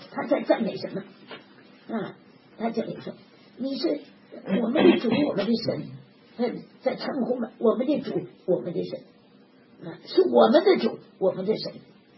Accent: Tianjin, China; born there; 我是出生在天津

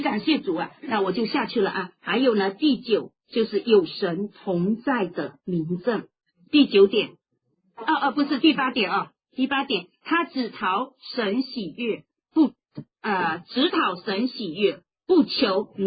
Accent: Hong Kong; 所以真的，我们香港人特别的夸张

